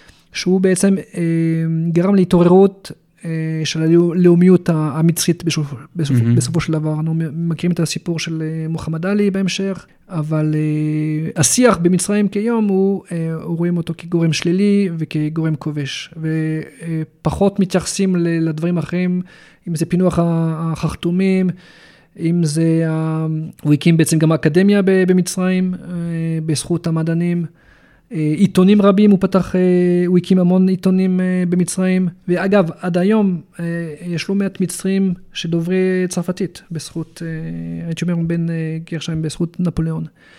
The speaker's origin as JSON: {"language": "Hebrew", "town": "Dijon", "region": "Bourgogne-Franche-Comté", "country": "France", "tie": "born or raised there", "said": "כולל העיר מולדת שלי בדיג'ון. מי שמכיר mm-hmm. דיג'ון, עיר החרדל."}